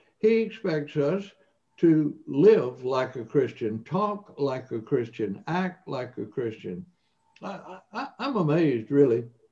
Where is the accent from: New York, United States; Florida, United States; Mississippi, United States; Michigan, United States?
Mississippi, United States; I went to a mainline denominational church for many years as a boy growing up in Mississippi.